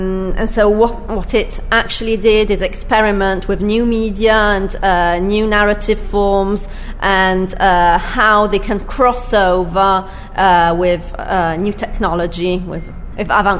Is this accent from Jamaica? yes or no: no; Turin, Piedmont, Italy; And so we thought, well, we are from Turin